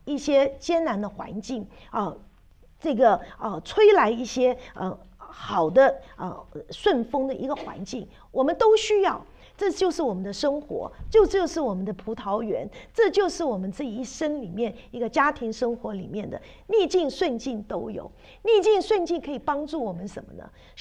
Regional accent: China; 我们中国人常常讲，哈，喝西北风啊

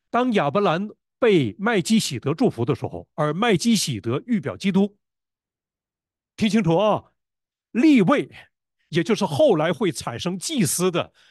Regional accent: Northeast China, China; 我们坐在前头那个杜哥，他是东北人，他是跟我老乡。你知道吗？我们东北人有一句话，叫做"多少代多少代以前"。

